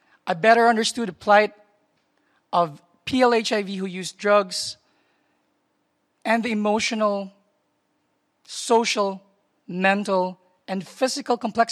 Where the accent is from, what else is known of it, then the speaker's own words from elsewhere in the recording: Philippines; English is a second language; I came all the way from the Philippines.